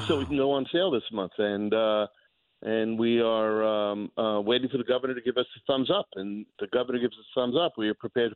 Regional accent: New York, United States; as a Jewish boy growing up in the Westchester County area, I always loved going to Florida on Easter vacation.

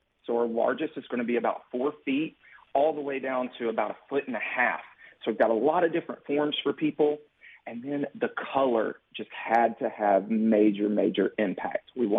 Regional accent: Alabama, United States; growing up in Alabama, you know, mother always took my picture on Easter

